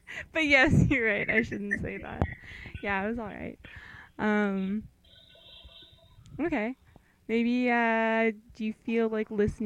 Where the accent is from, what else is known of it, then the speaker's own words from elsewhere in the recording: Philippines; And, like, we're Filipino, so I feel like I should know how to pronounce it.